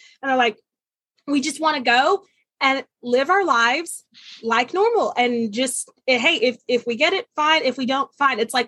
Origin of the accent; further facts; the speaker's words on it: United States; particularly it's very thankful being an American, because we are like one of the only nations with still the ability for the most part to like protect ourselves.